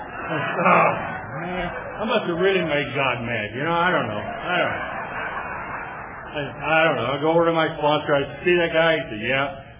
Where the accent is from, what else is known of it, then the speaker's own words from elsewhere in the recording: Texas, United States; I think, well, I'm from Texas. I'm a cowboy.